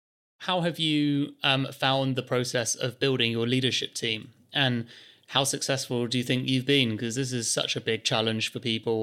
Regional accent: United Kingdom; my perspective as a British man

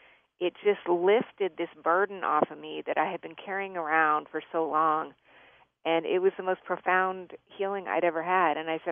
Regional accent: Albuquerque, New Mexico, United States; also born or lived in Colorado Springs; My mother, well, we lived in Colorado Springs. I grew up in Albuquerque. I think some people know that. But we ended up moving over to Colorado Springs.

